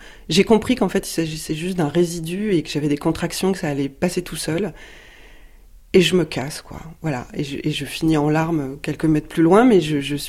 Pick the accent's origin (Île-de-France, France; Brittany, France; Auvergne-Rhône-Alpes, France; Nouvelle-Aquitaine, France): Brittany, France; born there; Je suis née en Bretagne, je suis pas du tout roumaine.